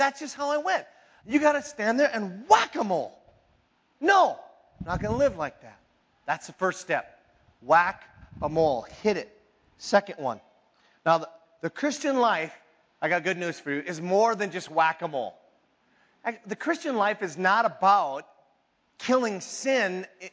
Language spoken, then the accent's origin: English; Minnesota, United States; I'm from the Iron Range. I went to public school.